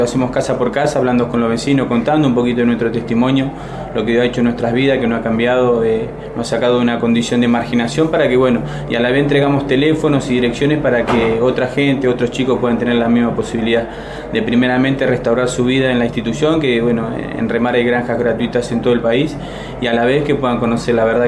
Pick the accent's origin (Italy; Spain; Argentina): Argentina; Buenos Aires; también soy de Buenos Aires